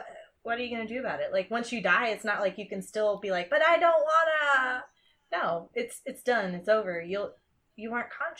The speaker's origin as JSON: {"language": "English", "region": "Kentucky", "country": "United States", "said": "We are from Kentucky, so."}